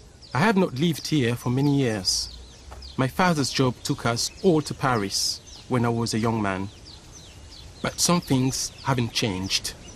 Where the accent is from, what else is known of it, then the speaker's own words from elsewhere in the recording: Brazzaville, Republic of the Congo; I'm a wildlife cameraman, and I'm from the Congo.